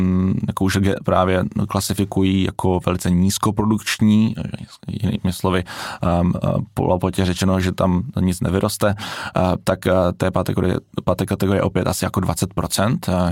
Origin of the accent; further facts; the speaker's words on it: Havířov, Moravian-Silesian Region, Czechia; já jsem třeba z Havířova